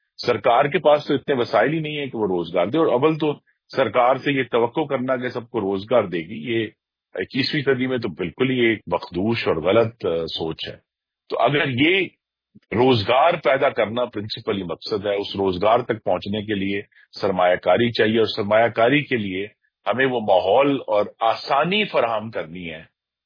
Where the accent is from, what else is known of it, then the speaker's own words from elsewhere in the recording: Gujranwala, Punjab, Pakistan; جو پنجاب کے سب بڑے شہر ہیں بشمول میرا شہر گجرانوالہ